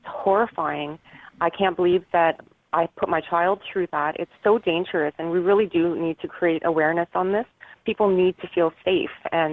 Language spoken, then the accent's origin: English; Canada; Yes. I'm Canadian. Ah. We live in Canada. And I live near Toronto, but Toronto's the only place you probably would have heard of because we live in sort of a rural area close to Toronto.